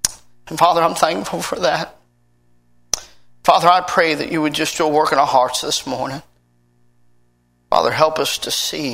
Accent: Cincinnati, Ohio, United States; I am a Midwesterner. I'm from Cincinnati, Ohio.

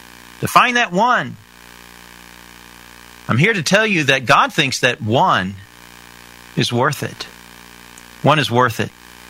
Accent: Indiana, United States; born there; I was born in Indiana. I was born in a preacher's home.

